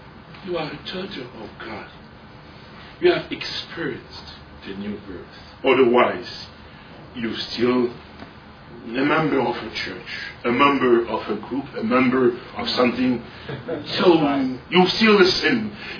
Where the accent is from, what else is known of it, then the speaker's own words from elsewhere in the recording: Belgium; English is a second language; I come from Belgium, he comes from Singapore, but it's also a country that we live.